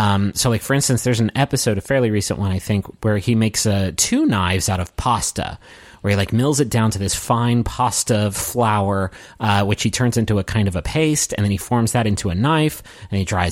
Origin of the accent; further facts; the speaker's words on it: Appalachia, United States; I think I say mobiles, but I'm from Appalachia and say like 40% of words incorrectly.